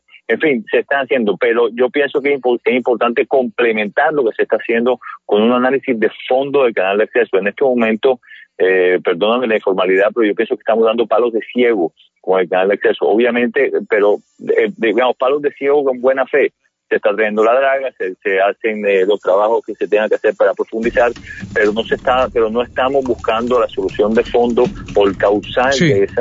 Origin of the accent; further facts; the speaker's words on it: Barranquilla, Atlántico, Colombia; nosotros como barranquilleros aprovechemos más esas investigaciones